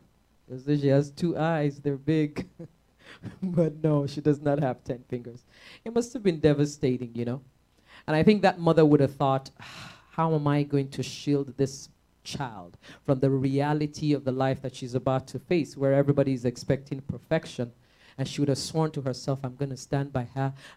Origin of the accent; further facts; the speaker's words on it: Texas, United States; born there; Because from my accent, you can tell that I was born in Texas, right?